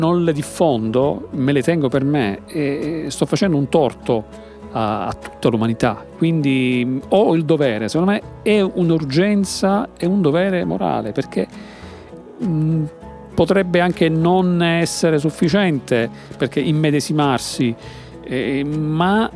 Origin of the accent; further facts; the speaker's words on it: Sicily, Italy; ci coinvolge come esseri umani, come europei, come italiani, come siciliani